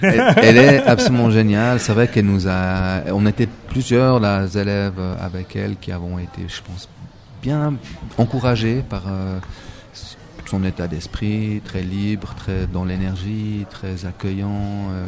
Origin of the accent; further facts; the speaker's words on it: Villars-sur-Ollon, Vaud, Switzerland; j'ai bientôt 50 ans cette année. J'ai fait les Beaux-Arts à Genève, mais j'ai grandi dans les Préalpes vaudoises, dans une station de ski, Villars-sur-Rollon.